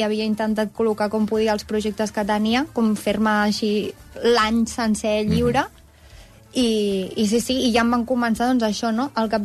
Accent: Sabadell, Catalonia, Spain; A mi m'encantava. Jo sóc de Sabadell

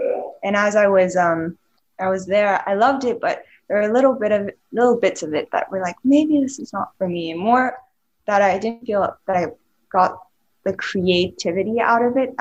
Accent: Switzerland; And I grew up in Switzerland, and I always found myself very creative, like from a young age.

